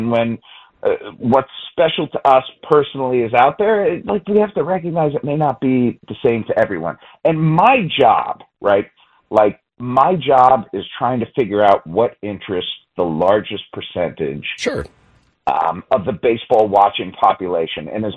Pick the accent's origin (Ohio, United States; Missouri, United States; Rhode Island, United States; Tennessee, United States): Ohio, United States; Cleveland; because I grew up in Cleveland, guys. I know what it's like to not have any championships.